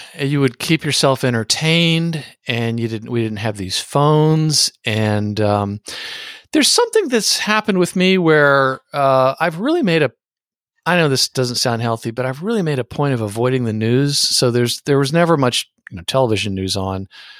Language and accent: English; San Antonio, Texas, United States; And I remember growing up in San Antonio that there was some slogan they always use where they'd say it's one of America's four unique cities.